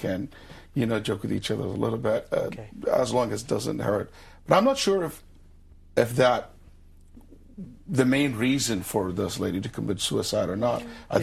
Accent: Saudi Arabia; English is a second language; moved away as an adult; also born or lived in Egypt; now in Houston, United States; And I moved to the United States in 1997, by the end of 1997. I was born in Egypt, raised in Saudi Arabia, finished all my studies, Islamic studies, all the way to master's degree in Saudi Arabia.

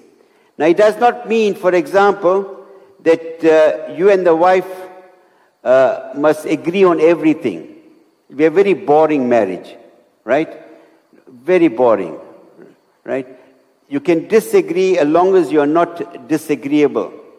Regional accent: Potchefstroom, North West, South Africa; And so I went home to my hometown, Poschefstroom, in South Africa.

